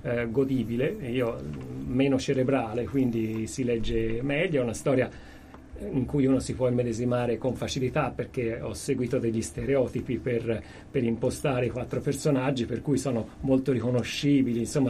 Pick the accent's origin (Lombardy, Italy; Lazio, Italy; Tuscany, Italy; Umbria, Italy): Tuscany, Italy; Florence; Di Firenze.